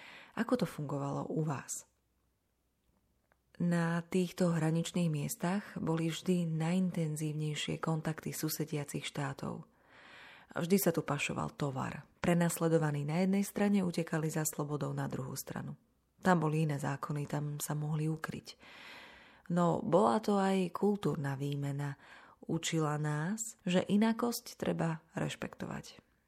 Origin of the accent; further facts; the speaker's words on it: Skalica, Trnava Region, Slovakia; born there; Narodil som sa v Skalici. 10 rokov po prvej svetovej vojne v prvej Československej republike. Skalica to bolo vždy zaujímavé mesto. Pohraničie.